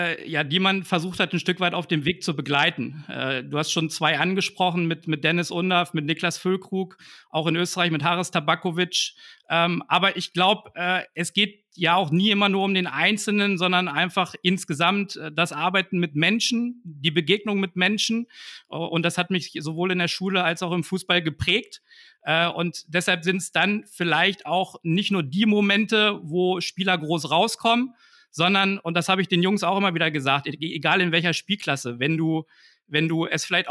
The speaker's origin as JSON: {"language": "German", "region": "Lower Saxony", "country": "Germany", "tie": "born or raised there", "said": "Das war bei mir schon mit 5 in meinem Heimatdorf und Club. Das ist der TuS Grünplan, zwischen Hannover und Göttingen gelegen."}